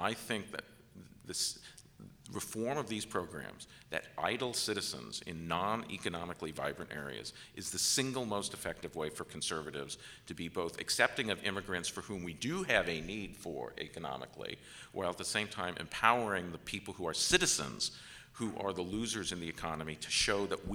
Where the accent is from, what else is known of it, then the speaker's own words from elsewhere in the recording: United States; And I said, to me, as an American, David Cameron looks condescending.